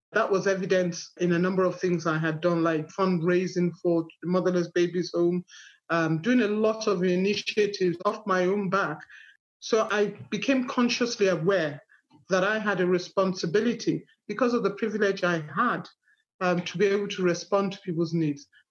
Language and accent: English; Nigeria; while I was growing up in Nigeria, I had seen poverty.